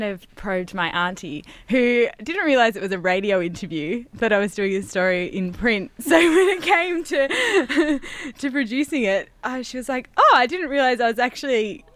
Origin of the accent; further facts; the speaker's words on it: Wagga Wagga, New South Wales, Australia; I didn't actually grow up in Sydney, and I moved from Wagga, and I always kind of was in this whole country kid mentality.